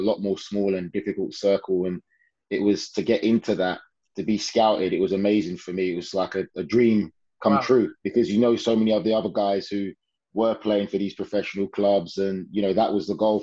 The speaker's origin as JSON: {"language": "English", "town": "Croydon", "region": "London", "country": "United Kingdom", "tie": "born or raised there", "said": "So growing up in England from young, grew up most well. I started off in like the Southwark area, Elephant and Castle. And then moved out to Thornton Heath, where I pretty much grew up most of my life, in Croydon."}